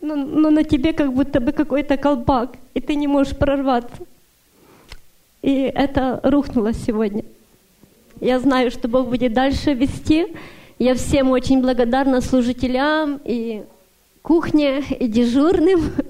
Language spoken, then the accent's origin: Russian; Everett, Washington, United States; я из Эверета